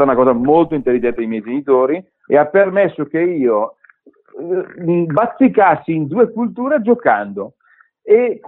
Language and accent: Italian; Brescia, Lombardy, Italy; E sono cresciuto in un'Italia completamente diversa da quella che leggiamo adesso